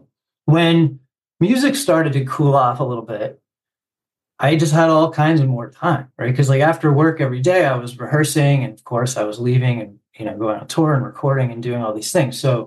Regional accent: New Hampshire, United States; now in New York City, United States; So I grew up in New Hampshire. I grew up on a farm, very different than New York City.

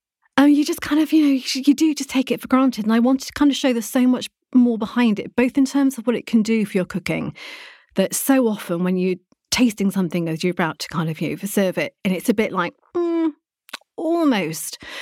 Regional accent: Blackburn, North West England, United Kingdom; So I'm from Lancashire. I'm from Blackburn in Lancashire.

